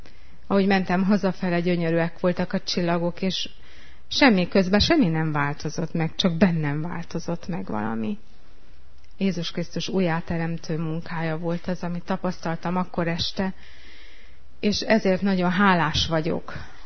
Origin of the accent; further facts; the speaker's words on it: Zalău, Sălaj, Romania; elvittek gyülekezetbe, és részben ott nőttem fel. Aztán úgy, ahogy nőttem fel, nálunk a gyülekezetben Zilahon